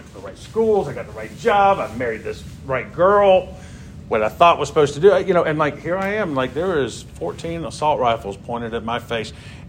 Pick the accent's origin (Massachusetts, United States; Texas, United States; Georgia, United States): Georgia, United States; I don't know about y'all, but I grew up in Georgia, and, like, this language that y'all are talking out here, like, nobody talks a shit back home, okay?